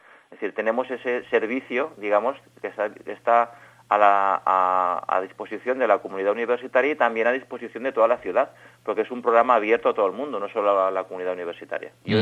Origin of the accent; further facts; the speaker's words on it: Valencian Community, Spain; now in Elche, Spain; yo he estado viviendo en Extremadura, en Estados Unidos, en Francia, en Valencia, yo soy valenciano